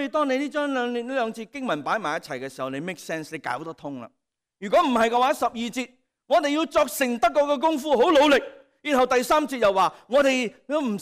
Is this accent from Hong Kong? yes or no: yes; Hong Kong; 我们香港人说什么在这里有声的